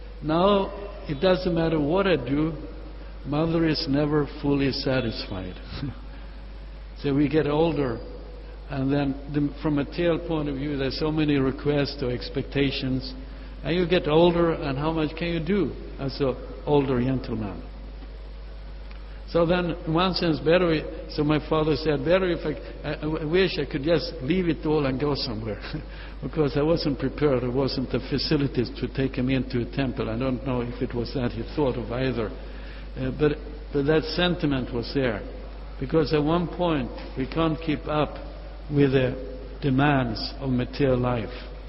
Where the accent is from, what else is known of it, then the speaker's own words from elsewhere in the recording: Sweden; English is a second language; okay, now I'm from Sweden and Europe